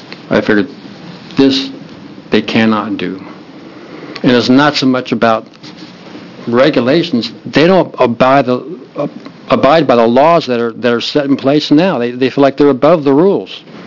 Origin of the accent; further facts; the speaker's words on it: Bend, Oregon, United States; I'm from Bend, Oregon.